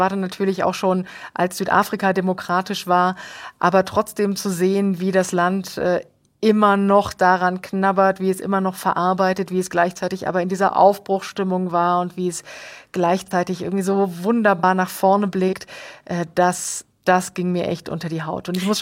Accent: East Germany, Germany; ich bin in der DDR aufgewachsen

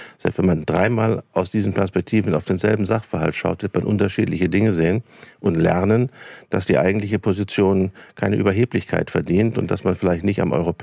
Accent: Saarland, Germany; now in Berlin, Germany; Ich komme aus dem Saarland und habe mich einmal quer durch die Republik bewegt, berufsbedingt, versteht sich. Aber ich fühle mich in Berlin tatsächlich außerordentlich wohl

